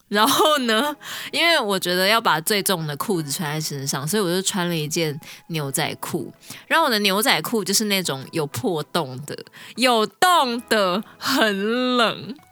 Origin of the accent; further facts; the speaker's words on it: Taiwan; 真的是他们听到我们从台湾来就是tomodachi你知道吗